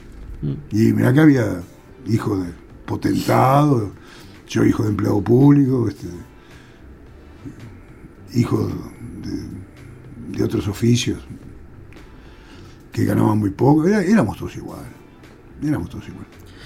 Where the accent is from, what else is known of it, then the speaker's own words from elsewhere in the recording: Pocitos, Montevideo, Uruguay; born there; now in Sauce, Uruguay; yo nací en Pocitos. Ahora estoy en el Sauce. En el Sauce yo me he reencontrado con las mejores tradiciones que viví con mi barra de amigos en Pocitos y Parque Ardó.